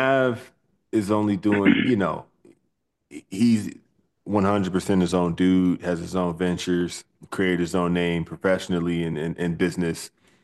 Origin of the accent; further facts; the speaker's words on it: Pomona, California, United States; I grew up in Pomona, still went to high school closer to the city, more inland.